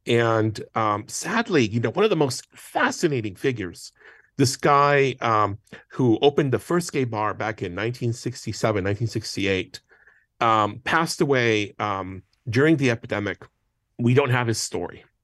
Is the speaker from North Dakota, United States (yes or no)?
no; Texas, United States; I came here from Texas. I'm Mexican American. I came here in the year 2000.